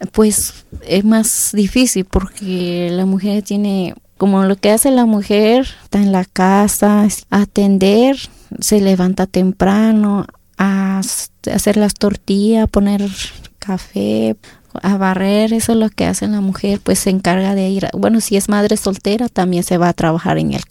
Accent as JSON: {"language": "Spanish", "region": "Guerrero", "country": "Mexico", "first_language": "Tlapanec", "said": "yo vengo del estado de Guerrero, México."}